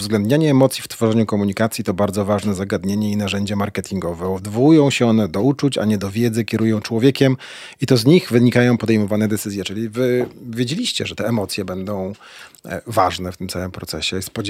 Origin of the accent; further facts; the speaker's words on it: Poznań, Greater Poland Voivodeship, Poland; Jak powiem, że jestem z Poznania